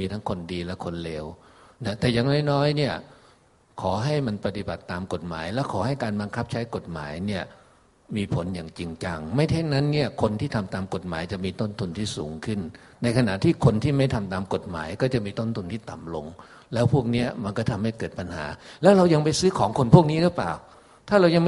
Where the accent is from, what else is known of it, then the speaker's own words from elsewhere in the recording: Nakhon Sawan, Thailand; ตอนผมเรียนหนังสือที่อยู่จังหวัดนครสวรรค์ผมเป็นคนนครสวรรค์นะฮะ